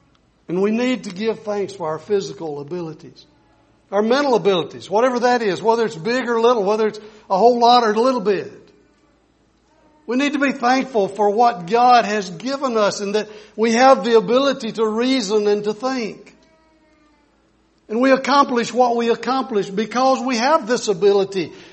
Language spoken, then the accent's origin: English; Alabama, United States; born there; I'm thankful that I was born in Limestone County in Alabama.